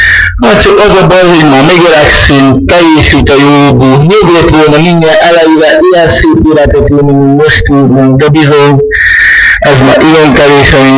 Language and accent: Hungarian; Nagyvég, Hungary; born there; születtem Nagyvégen.